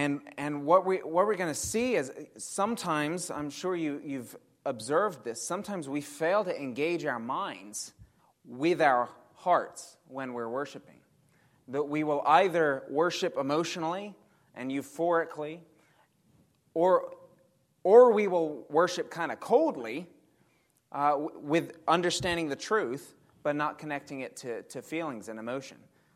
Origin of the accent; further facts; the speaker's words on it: England, United Kingdom; many of you know that I'm originally from England, and growing up with English parents, you have no say in the matter.